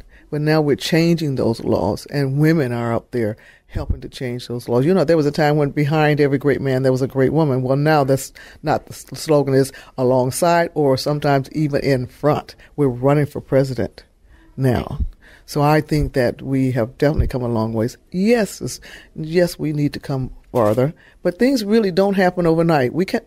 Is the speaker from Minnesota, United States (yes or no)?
no; Detroit, Michigan, United States; being a little black girl growing up in Detroit, Michigan, when segregation was still the thing of the land